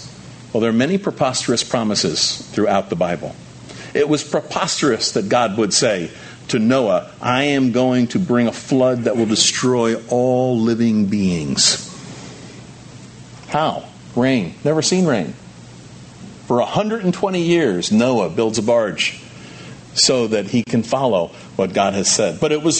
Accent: United States; I'm an American. I'm a proud American.

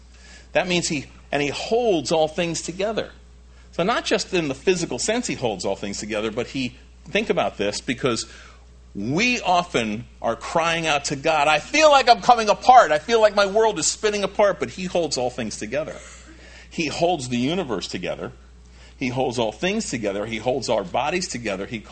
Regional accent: New Jersey, United States; My origins. I'm a Jersey boy. That's my origin. I'm from Jersey. Before 1954, I wasn't.

